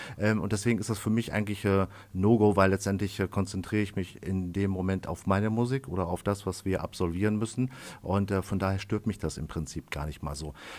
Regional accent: Kapellen, Germany; Ich komme ursprünglich aus Kapellen

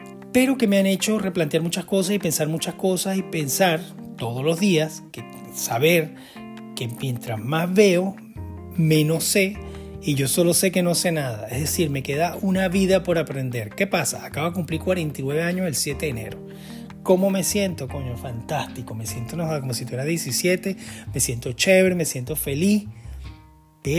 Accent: Venezuela; also born or lived in United States / London; now in Denmark; anteriormente he estado viviendo en otros países, obviamente soy de Venezuela, he estado viviendo en Estados Unidos, en distintas oportunidades, en distintos sitios, en Dinamarca, después en Londres y otra vez aquí en Dinamarca.

